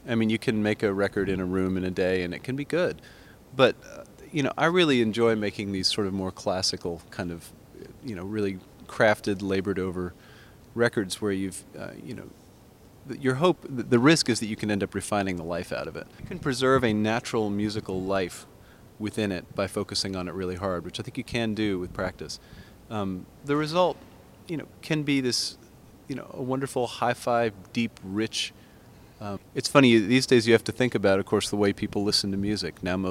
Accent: Southeast, United States; Although, you know, for me, I'm not from here. I lived here for a long time, and I'm from the Southeast in general.

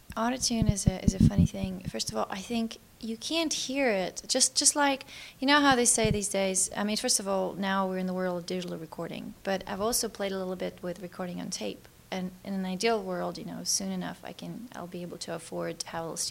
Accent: Moscow, Russia; moved away; also born or lived in New York; I was born in New York because my parents were interpreters for the UN. And then when I was right after I was born, a few months later, they were restationed back to Moscow.

